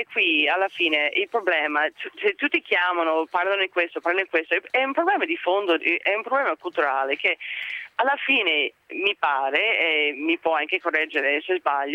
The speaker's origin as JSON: {"language": "Italian", "country": "United States", "second_language": "Italian", "lives_now": "Padua, Italy", "said": "Intanto sono un po' emozionata perché non sono italiana, sono americana, quindi insomma."}